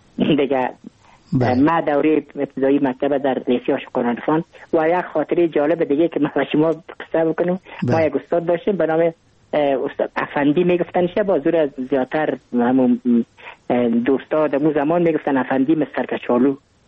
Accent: Kabul, Afghanistan; ما متولد کابل هستم، در نایی اول کابل تولد شدیم.

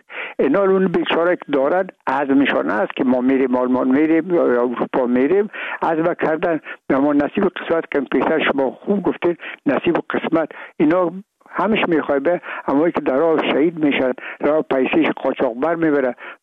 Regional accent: Afghanistan; میگم ما افغان هستیم،

